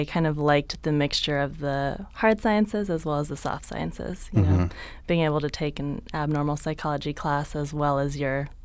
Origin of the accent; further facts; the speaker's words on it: San Jose, California, United States; I grew up in San Jose, Northern California.